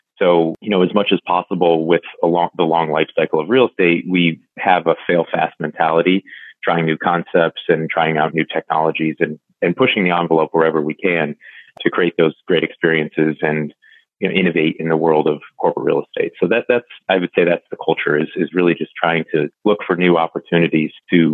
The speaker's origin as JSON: {"language": "English", "town": "Ithaca", "region": "New York", "country": "United States", "tie": "born or raised there", "said": "I grew up in Ithaca and went to Cornell for undergrad. Yeah. So you and I are one of the many exports of upstate New York."}